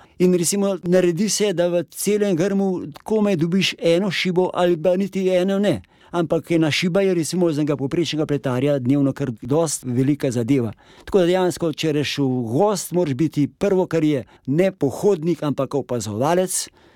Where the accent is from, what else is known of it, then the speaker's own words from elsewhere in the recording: Podstoržič, Upper Carniola, Slovenia; prihajam iz področja iz Podstoržiča